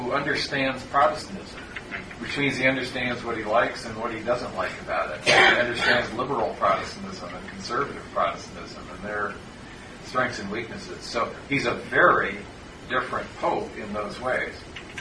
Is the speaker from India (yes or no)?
no; Ridgewood, New Jersey, United States; lives in Ridgewood, New Jersey, my hometown.